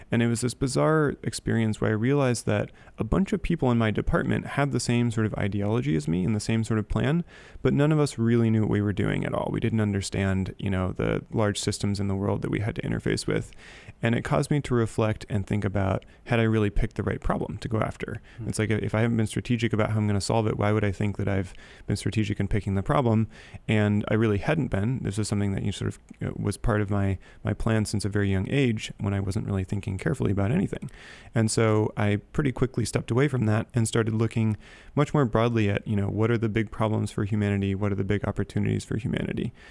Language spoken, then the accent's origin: English; Ashland, Oregon, United States; I grew up in Ashland, Oregon, which is a little hippie town of 20, 25,000 in Southern Oregon.